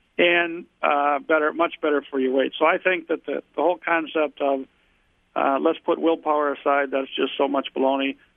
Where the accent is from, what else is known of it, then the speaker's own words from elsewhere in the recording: Midwest, United States; also born or lived in California / Illinois; I'm from the Midwest, was raised here, and I'm back here, but lived for quite a while in California and Illinois